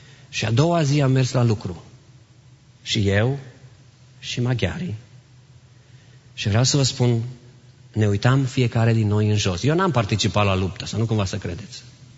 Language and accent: Romanian; Târgu Mureș, Mureș County, Romania; Eu sunt din Târgu Mureș.